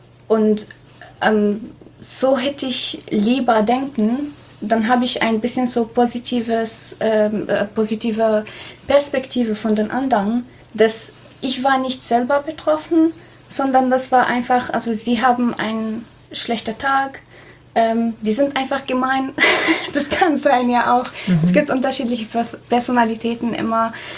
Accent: Syria; German is a second language; also ich komme aus Syrien

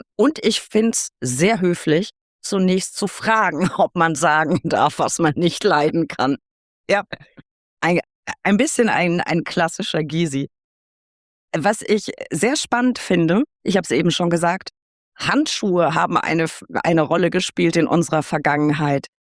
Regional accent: Würzburg, Bavaria, Germany; Ich komme aus Würzburg. Also liegen unsere Wurzeln quasi im besten Teil Bayerns, in Franken.

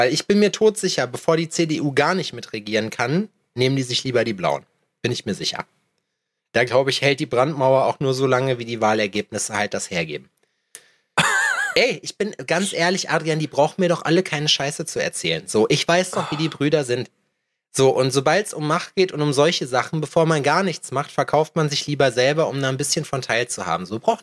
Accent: Germany; ich bin Deutscher

